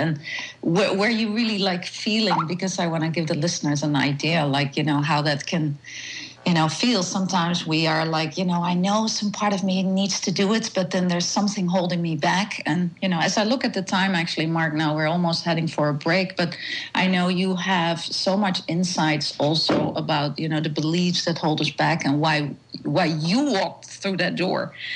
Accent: Netherlands; English is a second language; now in United States; I'm from Holland, as you can hear that, but I live in the States now.

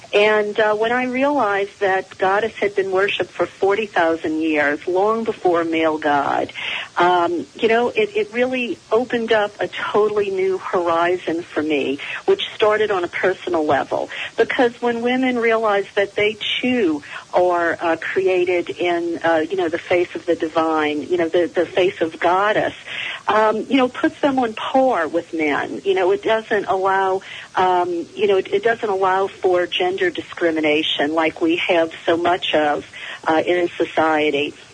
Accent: New Orleans, Louisiana, United States; That's right. I'm from the Big Easy, as so many people call it, the home of Mardi Gras and beignets and crawfish boils.

